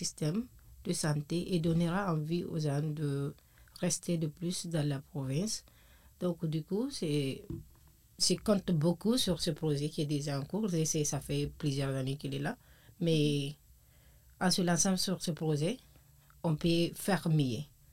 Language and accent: French; Guinea; now in Moncton, Canada; Je suis étudiante en troisième année à l'administration des affaires. Je viens de la Guinée-Conakry. Je suis à Moncton, ça fait plus de 2 ans maintenant.